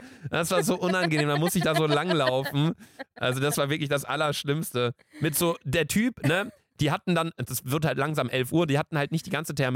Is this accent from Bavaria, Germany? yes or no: no; Bielefeld, North Rhine-Westphalia, Germany; aber wir kommen halt auch aus Bielefeld, so, ne, muss man halt auch sagen.